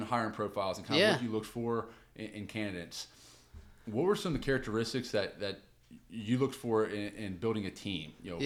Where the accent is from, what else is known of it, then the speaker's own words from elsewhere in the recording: Cincinnati, Ohio, United States; So a lot of the people, you know, I grew up with personally, I'm from the Cincinnati area